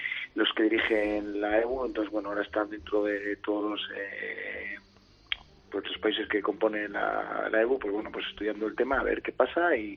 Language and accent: Spanish; Bilbao, Basque Country, Spain; nosotros somos de Bilbao, y bueno, y se hace lo que haga falta.